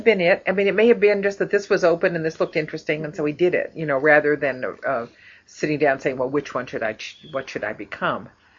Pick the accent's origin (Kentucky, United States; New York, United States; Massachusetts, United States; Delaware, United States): Kentucky, United States; Lexington; also born or lived in St. Louis, United States; I was born in St. Louis, which was the conservation corps place. And then when I was, by the time I was 1, I was in Lexington.